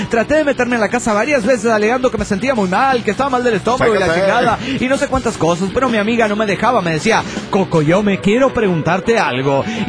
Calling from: Patagonia, Argentina; de la Patagonia Argentina.

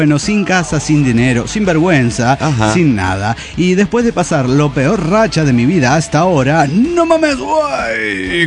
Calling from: Saltillo, Coahuila, Mexico; de Saltillo, Coahuila.

